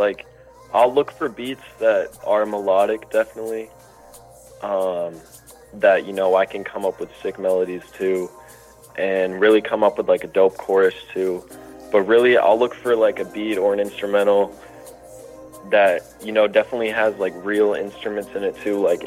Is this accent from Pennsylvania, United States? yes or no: no; Scarborough, Maine, United States; And I'm from Scarborough, Maine, Northeast 207. That's what I'm representing.